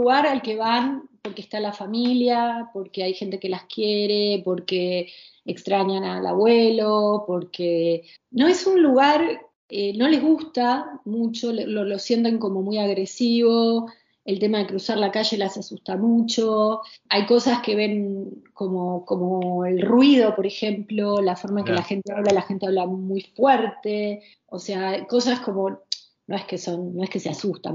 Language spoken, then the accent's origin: Spanish; Argentina; moved away as an adult; No, yo soy argentina, me encanta mi país, creo que son cosas distintas a veces, yo no me fui de la Argentina enojada o frustrada necesariamente